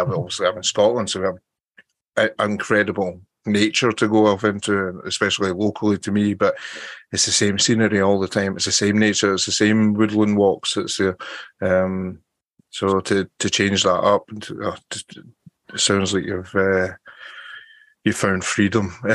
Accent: Spain; I grew up a bit in Spain

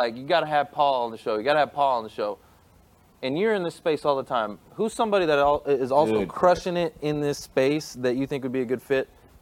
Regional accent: Dallas, Texas, United States; I was born and raised here in Dallas, and nobody's from Dallas.

